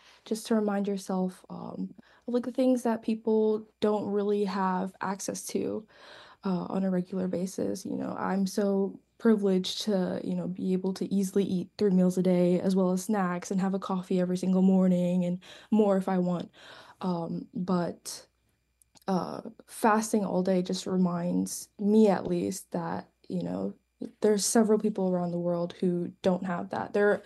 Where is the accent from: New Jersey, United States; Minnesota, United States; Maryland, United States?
Maryland, United States; so I'm originally from Maryland, and all my family's over there.